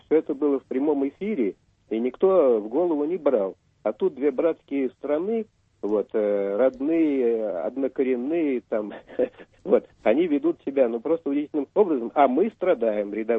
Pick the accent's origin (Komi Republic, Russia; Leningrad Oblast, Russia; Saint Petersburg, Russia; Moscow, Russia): Moscow, Russia; я из Москвы.